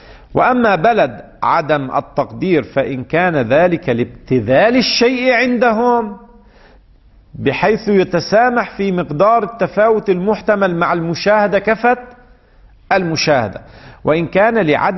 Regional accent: Lebanon; now in Iran; عندنا في لبنان لا تقدر بالوزن، ضمة، يعني تأخذ ضمة تربطها ويضعها البائع

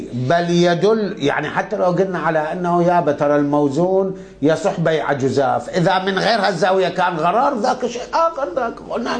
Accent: Iraq; احنا عندنا بالعراق البرتقال

